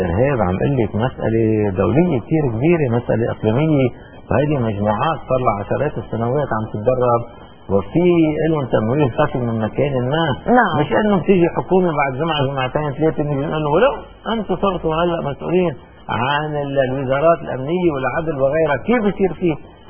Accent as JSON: {"language": "Arabic", "country": "Lebanon", "said": "علينا نحن كلبنانيين نجي نضوي على مساله"}